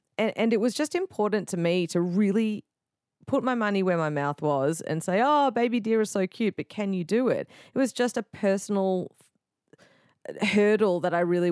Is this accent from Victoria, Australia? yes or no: yes; Melbourne, Victoria, Australia; now in Austin, United States; I grew up in Melbourne, very inner city.